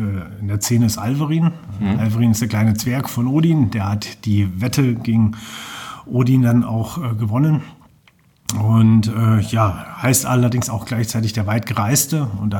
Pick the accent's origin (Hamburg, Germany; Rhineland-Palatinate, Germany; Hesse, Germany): Hesse, Germany; Fulda; born or raised there; also born or lived in Bad Kissingen / Heidenheim